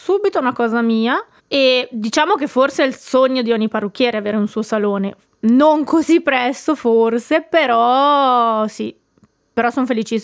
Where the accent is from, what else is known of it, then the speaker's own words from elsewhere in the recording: Mesocco, Graubünden, Switzerland; vengo da Mesocca, ho 24 anni